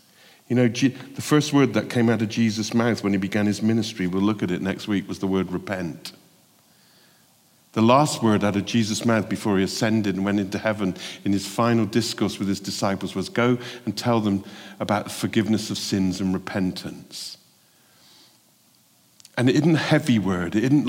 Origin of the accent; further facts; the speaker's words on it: Bristol, South West England, United Kingdom; But what do I know about American politics? I'm from Bristol.